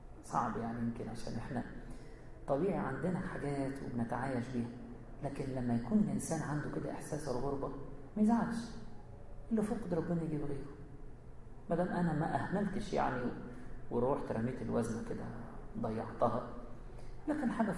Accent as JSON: {"language": "Arabic", "country": "Egypt", "said": "النهر عندنا في مصر"}